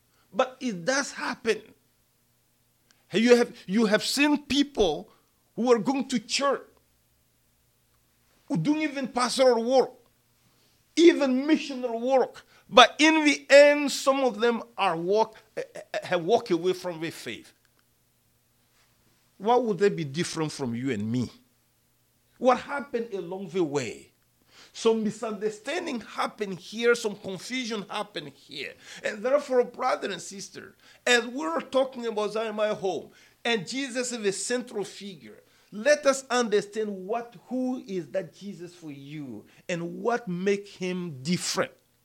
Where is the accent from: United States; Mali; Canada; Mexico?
Mali; I come from Mali.